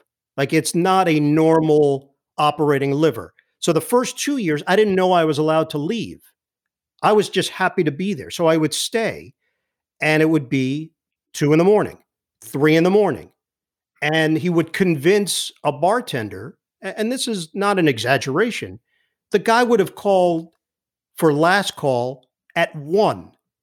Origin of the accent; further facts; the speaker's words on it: Queens, New York, United States; I'm originally from Queens. I had no interest in ever living in what I perceived to be an armpit. Like, you grow up in New York, you think, oh, no, New Jersey?